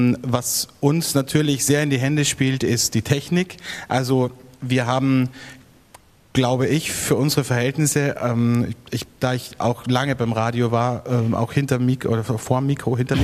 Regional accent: Burgenland, Austria; Hier in dem Fall ist es Pinot Noir, also eine Rotweinsorte, die vor allem bei uns im Burgenland sehr verbreitet ist.

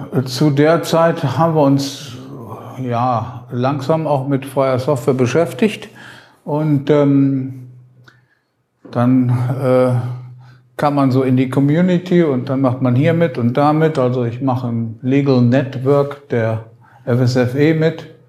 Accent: Düsseldorf, North Rhine-Westphalia, Germany; Ich habe tatsächlich hier an der Uni studiert in Köln als Düsseldorfer, aber war natürlich Heimschläfer.

